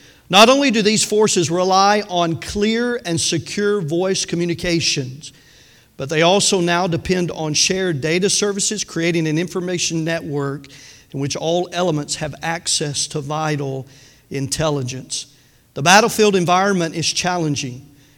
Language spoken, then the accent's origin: English; Tennessee, United States; I'm from Tennessee, words are hard